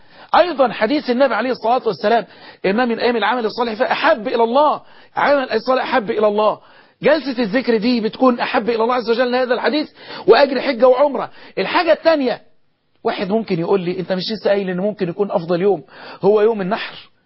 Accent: Egypt; بلدنا مصر

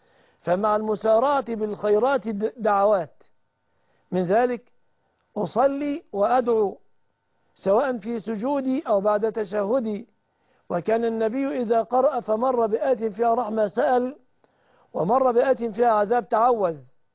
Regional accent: Egypt; يحفظ بلادنا مصر

